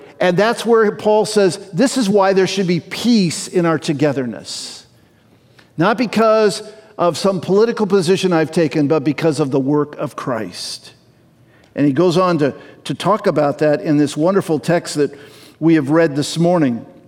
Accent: Walla Walla, Washington, United States; born there; I'm a foreigner because I was born in Walla Walla

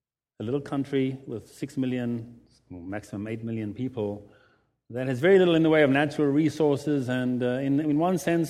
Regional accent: South Africa; English is a second language; moved away as an adult; also born or lived in Israel; 25 years I've lived in the land of Israel, and as a Gentile, as a South African, I went in there as a journalist.

